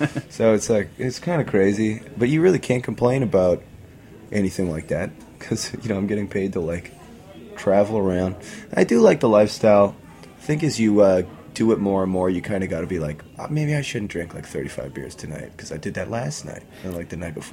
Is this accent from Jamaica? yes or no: no; Canada; now in Brooklyn, United States; We're both kind of like, yeah, we're Canadian. I hope we don't get kicked out.